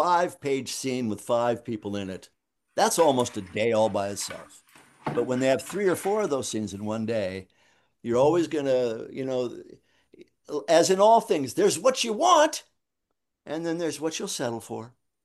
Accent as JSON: {"language": "English", "region": "the South", "country": "United States", "said": "And I could identify with that era because I'm from the South."}